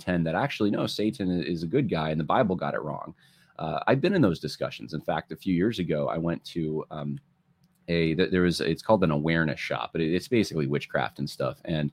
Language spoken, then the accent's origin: English; California, United States; born there; now in New York, United States; And originally, I was born actually in California, which outside of LA, very progressive area. A lot of my family's still there.